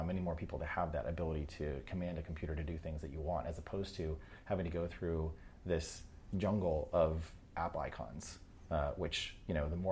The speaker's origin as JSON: {"language": "English", "region": "New Hampshire", "country": "United States", "tie": "born or raised there", "said": "I grew up in New Hampshire."}